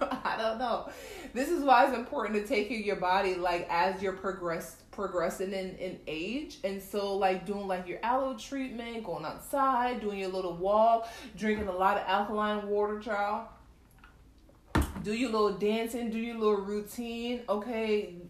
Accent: Jamaica; As you know, I'm Jamaican. Like, certain words I couldn't pronounce, guys, so like, bear with me.

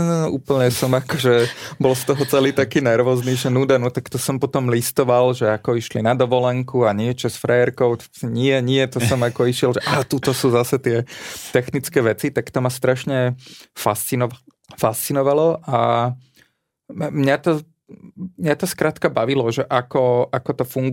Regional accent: Topoľčany, Nitra Region, Slovakia; Ja som vyrastal v Topolčanoch.

